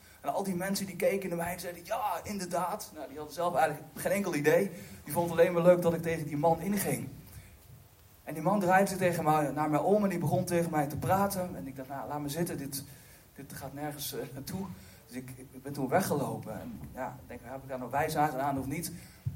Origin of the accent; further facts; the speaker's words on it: Gelderland, Netherlands; ik kwam uit de Achterhoek dan.